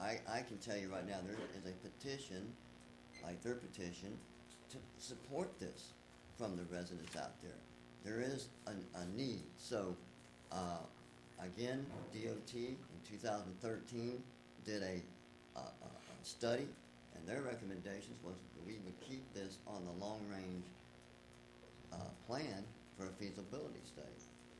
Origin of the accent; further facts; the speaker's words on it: New Smyrna Beach, Florida, United States; I'm a native of New Smyrna. I grew up in Corbin Park.